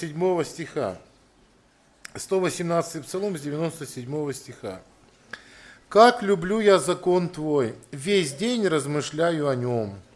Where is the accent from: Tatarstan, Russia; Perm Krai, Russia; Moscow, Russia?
Perm Krai, Russia; Perm; Она раньше в Перми жила, и я родом из Перми.